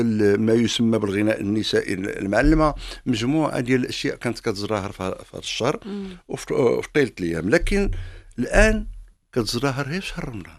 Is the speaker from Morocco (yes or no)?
yes; Morocco; كل الأنماط وكل الأشكال الموسيقية اللي عندنا في المغرب